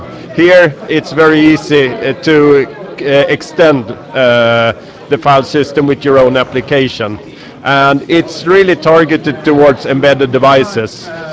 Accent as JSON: {"language": "English", "town": "Stockholm", "region": "Stockholm County", "country": "Sweden", "said": "I'm from Sweden, Stockholm."}